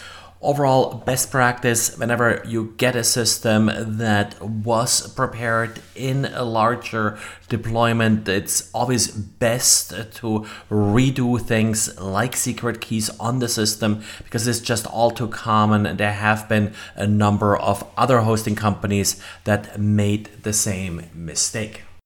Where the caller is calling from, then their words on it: Jacksonville, Florida, United States; I'm recording today from Jacksonville, Florida.